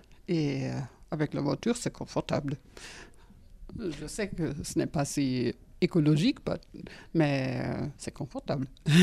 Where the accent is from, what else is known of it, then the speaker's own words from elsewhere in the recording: Cologne, North Rhine-Westphalia, Germany; French is a second language; Allemagne. De la Cologne. Okay. De Cologne.